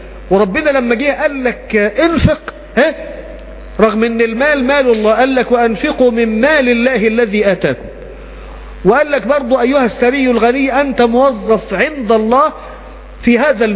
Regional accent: Mansoura, Dakahlia, Egypt; عندنا في المنصورة في قرية اسمها بعرصة

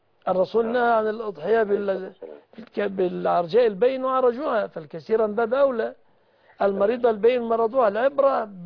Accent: Egypt; يحفظ بلادنا مصر

